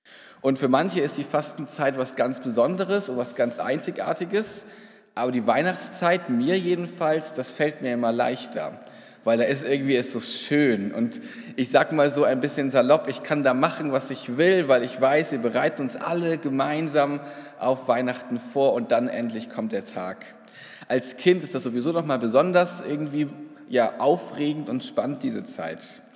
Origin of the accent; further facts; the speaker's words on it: Rhineland, Germany; Ich komme aus dem Rheinland, aus der Christusgemeinde Siegburg